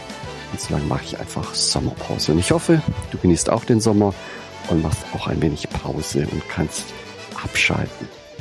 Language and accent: German; Ulm, Baden-Württemberg, Germany; Ich bin weit weg von meiner Heimat aus Ulm an die Ostsee gefahren